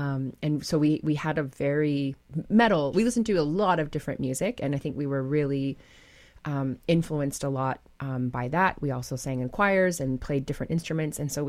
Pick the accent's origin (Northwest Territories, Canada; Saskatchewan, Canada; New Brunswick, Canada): Northwest Territories, Canada; Yellowknife; We are originally born and raised in Yellowknife, Northwest Territories, but our families come from the Kogluktuk and Kivalduk regions. And we live down south now.